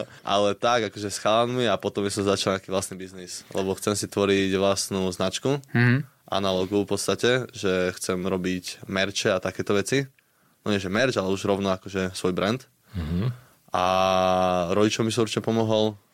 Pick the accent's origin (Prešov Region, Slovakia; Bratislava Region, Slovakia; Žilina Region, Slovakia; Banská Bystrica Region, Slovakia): Bratislava Region, Slovakia; Bratislava; Som zo Záhorskej Bystrici.